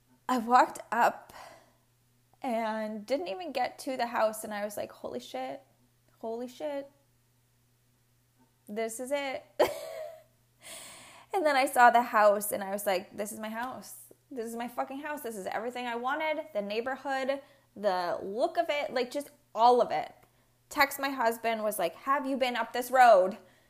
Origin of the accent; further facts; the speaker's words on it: New England, United States; moved away as an adult; For those of you who don't know, I was born and raised in New England.